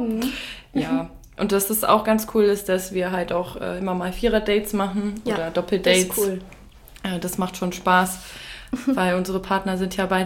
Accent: Eifel, Germany; bis dann plötzlich die Eifel kam, verfolgt. Und ich dachte mir so, ey, was macht ihr hier in meiner Heimat?

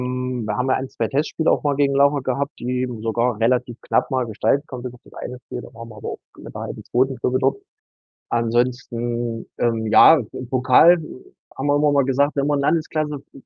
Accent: Saxony-Anhalt, Germany; für uns als Burgenländer

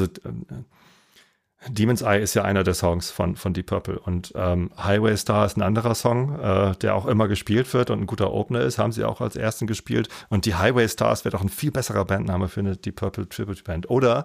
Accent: Wisset, Germany; now in Hamburg, Germany; Es hieß nicht Kindergarten bei uns in Wisset, sondern der Spielkreis. Und in der Schulzeit haben wir halt sehr, sehr viel Zeit miteinander verbracht.

